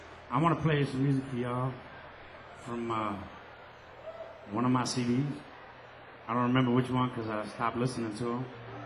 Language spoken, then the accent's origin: English; Houma, Louisiana, United States; Once again … from Houma, Louisiana.